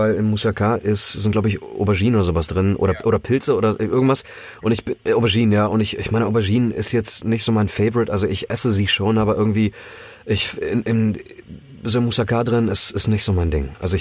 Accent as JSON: {"language": "German", "region": "Central Macedonia", "country": "Greece", "said": "Schön Vanillecreme und die beste Bugatza gibt's halt bei uns im Norden, ist ja klar. Chalkidiki, Thessaloniki"}